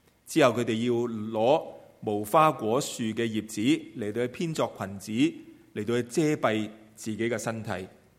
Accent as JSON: {"language": "Cantonese", "country": "Hong Kong", "tie": "born or raised there", "said": "我们在香港长大的那些"}